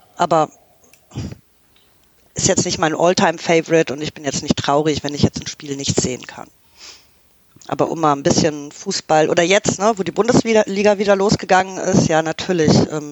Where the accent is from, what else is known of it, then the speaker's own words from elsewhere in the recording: Canada; ich meine, ich komme aus Kanada, ja. Also wir werden irgendwie mit Eishockey geboren.